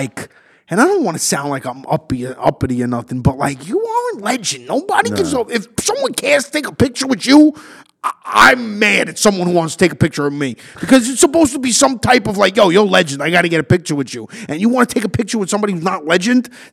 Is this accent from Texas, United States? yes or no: no; Staten Island, New York, United States; Staten Island is a little, we're like East New Jersey.